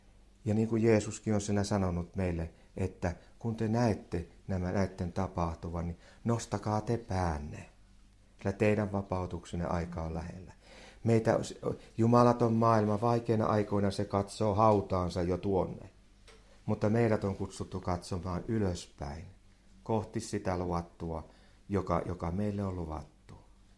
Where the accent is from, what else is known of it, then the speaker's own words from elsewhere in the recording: Isojoki, South Ostrobothnia, Finland; Olin silloin tuolla kotopuolessa Isojoella.